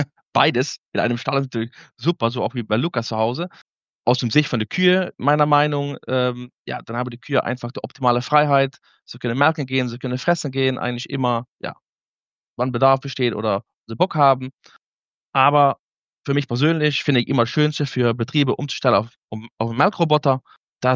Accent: Limburg, Netherlands; German is a second language; now in Germany; Ich komme aus den Niederlanden, aus dem Süden. Bin geboren ganz nah am Dreiländereck, Belgien, Deutschland und natürlich Niederlande.

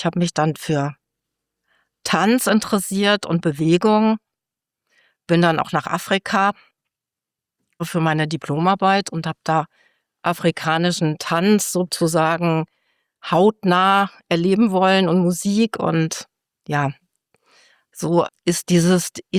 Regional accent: Fulda, Hesse, Germany; born there; moved away as an adult; also born or lived in Essen; Ja, ich bin in Fulda geboren, bin dann aber ziemlich schnell nach dem Abi aus Fulda weg

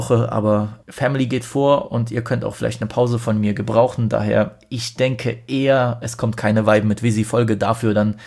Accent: Poland; eigentlich als Pole müsste ich diese Sounds alle drauf haben

